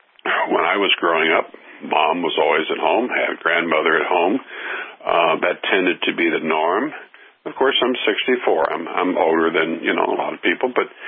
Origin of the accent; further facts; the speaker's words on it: Midwest, United States; And I grew up in the American Midwest. I went to Catholic schools.